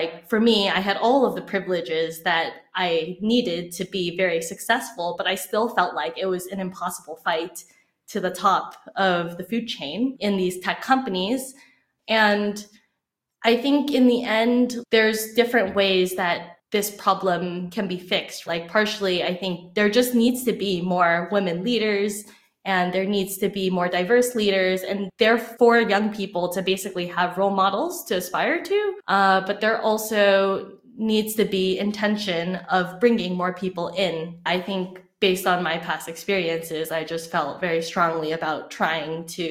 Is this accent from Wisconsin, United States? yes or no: no; California, United States; And for me, growing up in Silicon Valley and being around, you know, tech